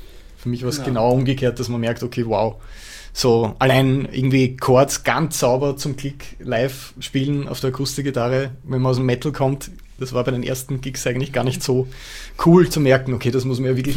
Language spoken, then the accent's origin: German; Austria; Sollte man eigentlich wissen als Österreicher.